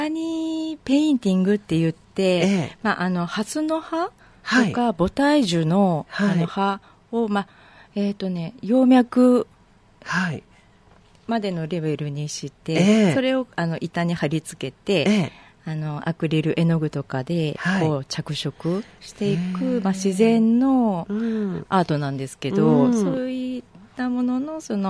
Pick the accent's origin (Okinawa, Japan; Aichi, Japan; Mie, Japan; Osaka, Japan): Aichi, Japan; Nagoya; 名古屋、地元が名古屋なので、うん、に戻ることになって、